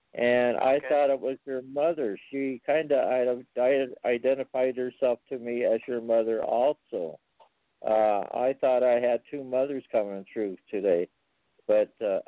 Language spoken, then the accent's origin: English; Phoenix, Arizona, United States; born there; Well, I was born in 1949 in Phoenix, Arizona